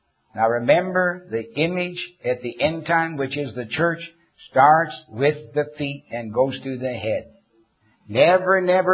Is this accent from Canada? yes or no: yes; Canada; born there; Don't tell me I'm a Canadian by birth.